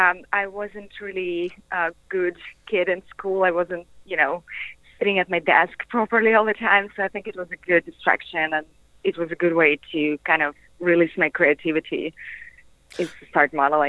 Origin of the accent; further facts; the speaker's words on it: Russia; I grew up in Russia, and, you know, I always wanted to take the most out of life